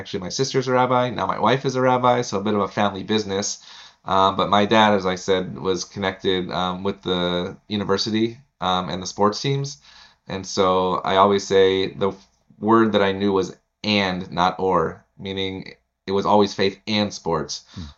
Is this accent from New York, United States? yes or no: yes; Syracuse, New York, United States; now in Los Angeles, United States; Yeah, so I grew up in Syracuse, New York in the 80s and 90s.